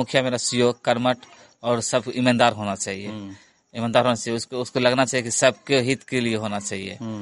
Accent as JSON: {"language": "Hindi", "town": "Rampur", "region": "Bihar", "country": "India", "said": "ग्राम Rampur post Jawanpur जिला खगड़िया का निवासी हूँ।"}